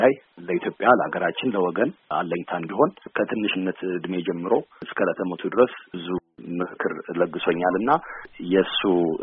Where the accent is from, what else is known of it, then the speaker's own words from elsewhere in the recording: United States; እኔ አሜሪካን ሀገር ነው ተወልጄ ያደግኩት። እዛ ተወልጄ ባድግም በቤተሰቦቼ ምክንያት የኢትዮጵያን ታሪክና ባህል እንዳከብር ለማወቅም ችያለሁኝ